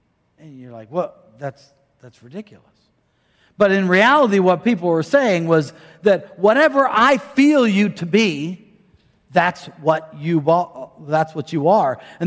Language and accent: English; Iowa, United States; I grew up in Iowa.